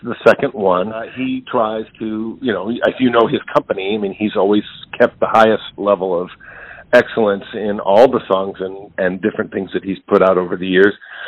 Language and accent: English; Berkeley, California, United States; No, I grew up in Berkeley, California. And I'm a product of the great jazz program at Berkeley High School